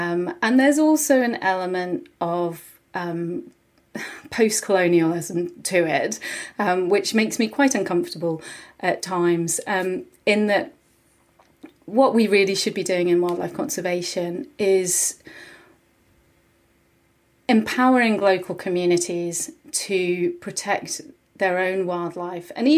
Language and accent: English; Sweden; English is a second language; moved away as an adult; now in Belfast, United Kingdom; So we emigrated from Sweden. I spent a few months with my family, and then we moved to Northern Ireland.